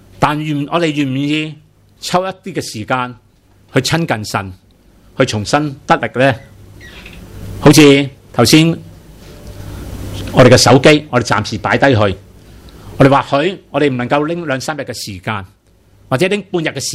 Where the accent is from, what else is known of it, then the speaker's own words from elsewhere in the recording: Hong Kong; 我们香港人有很多人，当你很攰受里面，你喜欢做什么？